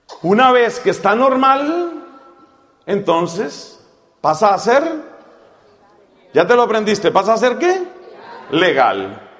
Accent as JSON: {"language": "Spanish", "country": "Colombia", "said": "Entonces yo voy a hablar de mi país. Yo voy a hablar de Colombia."}